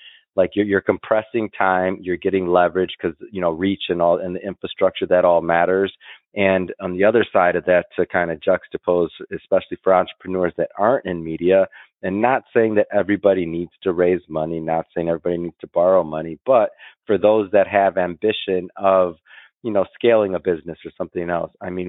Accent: Detroit, Michigan, United States; growing up in Detroit, you know, Southwest side, I mean, Detroit, and, you know, Cass Tech, and went to Michigan State.

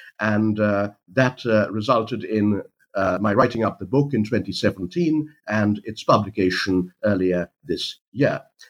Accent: India; I'm from India originally

